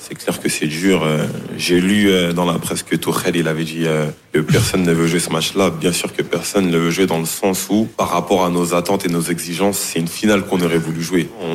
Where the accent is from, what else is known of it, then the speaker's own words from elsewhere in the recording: France; je pense qu'on a un devoir en tant que Français